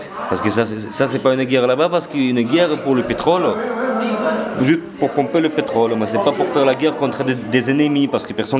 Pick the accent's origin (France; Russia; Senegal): Russia; Moscow; French is a second language; Voilà, je suis né à Moscou le 23 septembre 1978. J'ai grandi normalement. Ma mère, c'est un docteur. Mon père, c'était un ingénieur. Et j'avais 4 sœurs.